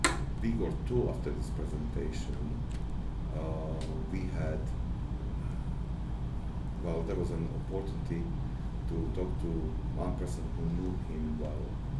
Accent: Slovakia; English is a second language; moved away as an adult; You know, I came from Slovakia and here, and well, I think that this is very visible difference.

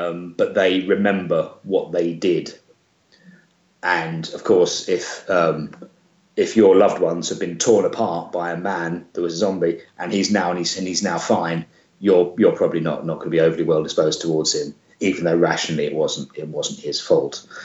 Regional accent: England, United Kingdom; I'm telling you, as an Englishman.

